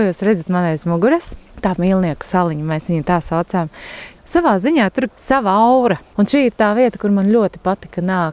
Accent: Alūksne, Alūksne Municipality, Latvia; Es esmu augusi šeit, Alūksnē, man ir bijušas pļāvas meži, viss te patās daba, ezers.

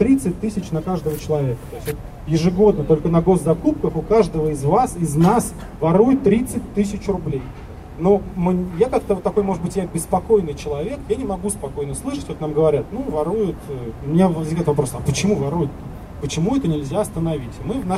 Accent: Moscow, Russia; За эти деньги мы себе, москвичи, можем построить действительно европейское качество жизни.

